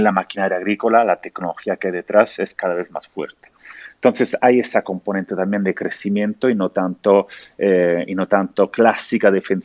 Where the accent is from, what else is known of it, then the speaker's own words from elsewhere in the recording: Rome, Lazio, Italy; Spanish is a second language; moved away; siendo italiano te lo digo, pero porque cada vez que vuelvo al aeropuerto de Roma, como ya no vivo en Roma, me siento otra vez en casa.